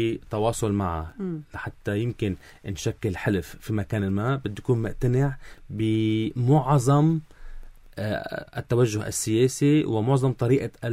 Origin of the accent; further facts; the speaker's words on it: Lebanon; المبادئ اللي نحن ربينا فيها كلبنانيين